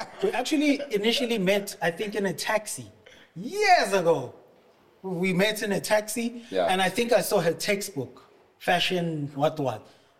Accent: Tembisa, Gauteng, South Africa; And what basically made it a full circle moment for us is to find out that he's also from Tembisa. I'm from Tembisa. So the brand was incepted, I guess, in Tembisa, you know.

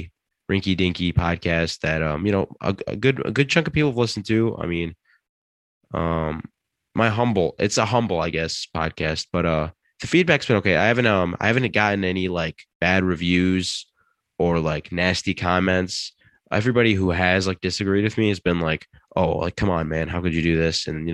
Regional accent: Detroit, Michigan, United States; now in East Lansing, United States; I'm from the Metro Detroit area. I'm currently in East Lansing. I go to school at Michigan State.

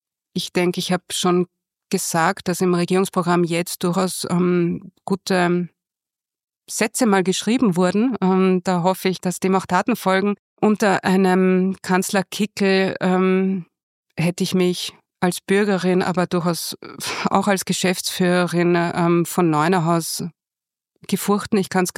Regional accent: Lower Austria, Austria; Insofern sehe ich mich als kleines Mädchen im Weinviertel in verzweifelten Verhandlungen mit Daddy

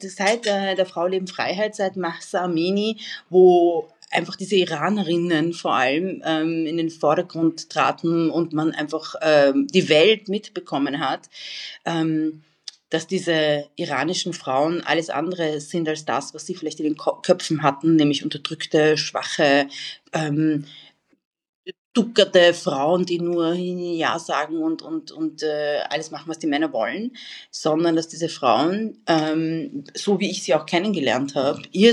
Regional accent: Iran; moved away; der Iran ist meine Heimat und ich habe nicht meine Heimat verlassen, sondern meine Heimat hat mich vertrieben, kann man sagen. Und der Iran wird immer meine Heimat bleiben.

